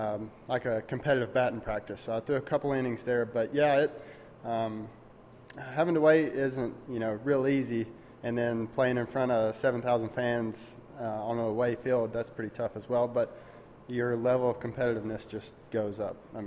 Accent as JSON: {"language": "English", "region": "Alabama", "country": "United States", "said": "I'm from Alabama, so I love to hunt and fish."}